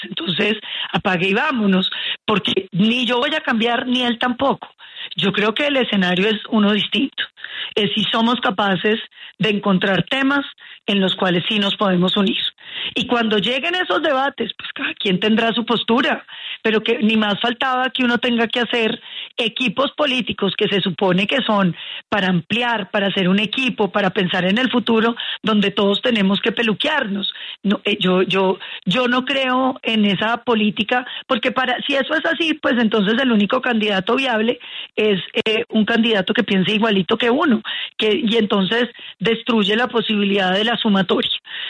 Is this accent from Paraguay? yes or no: no; Colombia; Y así somos los colombianos.